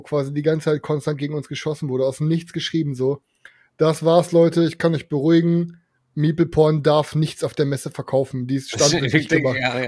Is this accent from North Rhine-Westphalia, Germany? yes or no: yes; Gelsenkirchen, North Rhine-Westphalia, Germany; born there; Digga, ich bin sogar richtig ehrenvoll in Gelsenkirchen geboren worden. In der schönsten Stadt aus dem Pott.